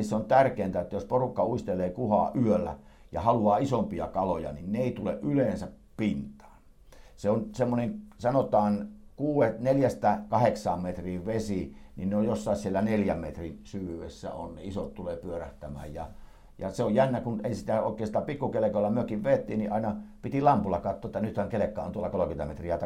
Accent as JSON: {"language": "Finnish", "region": "North Karelia", "country": "Finland", "said": "Joo, savisameita vesiä, niin kuin meillä Pohjois-Karjalassa, niitä meillä ei ole. Hämeessä me on kerran joutunut siihen ja tuota, minä tietysti pohjoiskarjalaisena laiton painoja siihen"}